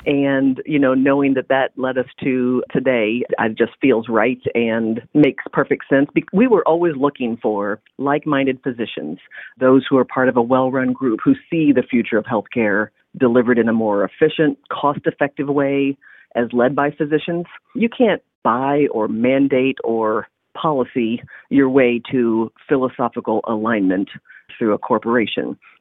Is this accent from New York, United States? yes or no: no; Quincy, Illinois, United States; I'm originally from Quincy, and I've been with Quincy Medical Group just shy of 25 years.